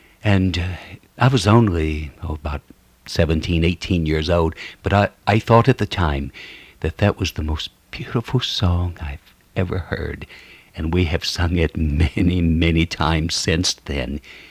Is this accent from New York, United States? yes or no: no; Texas, United States; I'm from Texas originally, but I was way up there in Chicago, the windy city there on Lake Michigan